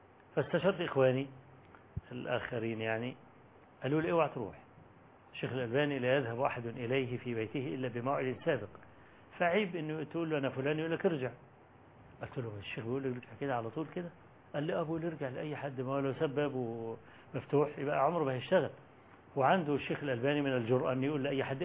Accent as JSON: {"language": "Arabic", "country": "Egypt", "said": "أنا جاي من مصر مخصوص وأنا طالب علم فقير"}